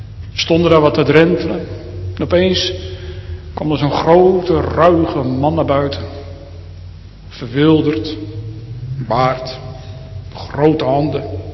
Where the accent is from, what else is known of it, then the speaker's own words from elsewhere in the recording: Harderwijk, Gelderland, Netherlands; Opgegroeid in Harderwijk, met een monumentale binnenstad, niet meer compleet.